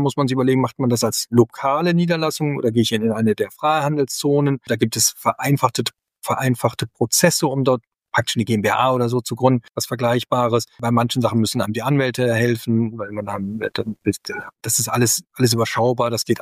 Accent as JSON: {"language": "German", "country": "Germany", "said": "Und wir als Deutsche sind halt schnell dann auch die Zulieferer"}